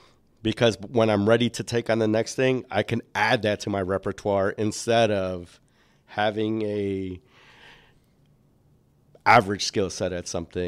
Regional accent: Chicago, Illinois, United States; so born and raised in Chicago and spending a lot of time in Illinois

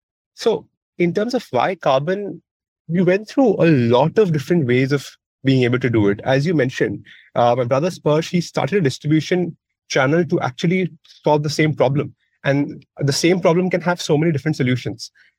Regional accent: Siliguri, West Bengal, India; I was born and brought up in Siliguri, which is a town that falls under the Darjeeling district. And being brought up there, of course, during the first 20 years of my life

